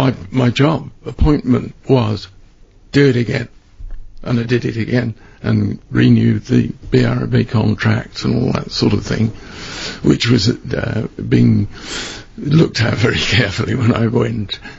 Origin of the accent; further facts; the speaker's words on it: Birmingham, West Midlands, United Kingdom; And actually, I went to my hometown, which is Birmingham